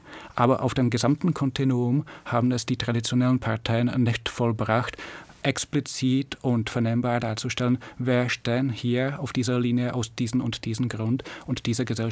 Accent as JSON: {"language": "German", "country": "Czechia", "tie": "born or raised there", "said": "ich bin aus Tscheche jeden Tag nach Bayern zur Schule gefahren, in Tschechien habe ich geschlafen"}